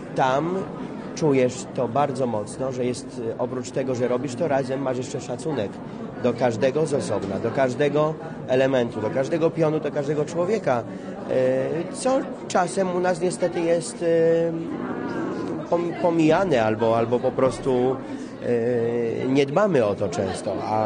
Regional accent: Kraków, Lesser Poland, Poland; born there; also born or lived in Kielce; urodziłem się w Krakowie, potem mieszkałem w Kielcach, a skończyłem Akademię Teatralną w Warszawie, więc wróciłem.

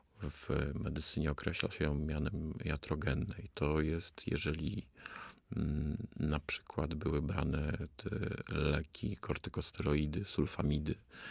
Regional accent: Kraków, Lesser Poland, Poland; ja jestem z Krakowa

